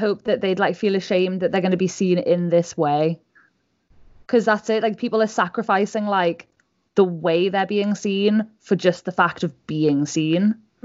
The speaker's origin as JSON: {"language": "English", "region": "North East England", "country": "United Kingdom", "accent": "Geordie", "said": "Like I'm a Geordie and like I barely sound it, so you know."}